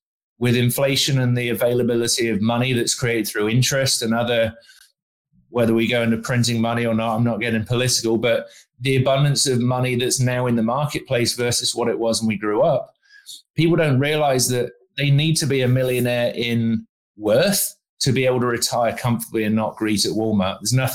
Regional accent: United Kingdom; now in Arizona, United States; I'm from Arizona. I'm British, but I've been living in Arizona since 2005.

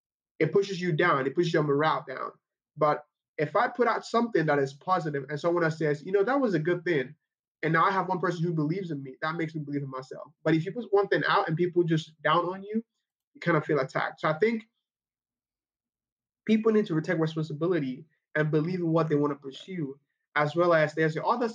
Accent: Nigeria; now in Kansas City, United States; I grew up in Nigeria.

